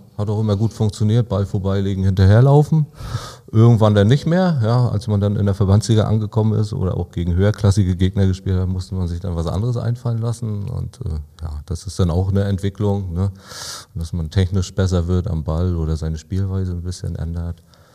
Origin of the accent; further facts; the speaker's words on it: Nossendorf, Mecklenburg-Vorpommern, Germany; Auf einem kleinen Dorf, Nossendorf, bei Demmin, da wo ich herkomme.